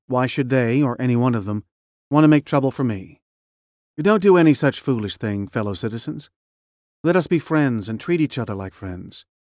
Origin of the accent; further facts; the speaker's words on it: Illinois, United States; also born or lived in Kentucky; I was born in Kentucky and raised in Illinois, just like the most of you, and worked my way along by hard scratching.